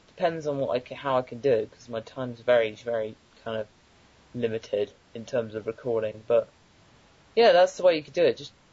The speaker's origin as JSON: {"language": "English", "country": "United Kingdom", "accent": "American", "said": "They know I'm British, then, they accept my American accent, and they completely forget I'm British"}